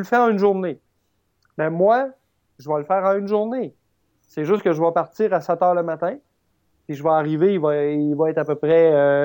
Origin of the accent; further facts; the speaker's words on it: Val-d'Or, Quebec, Canada; Moi, comme j'expliquais, je suis originaire de Val-d'Or.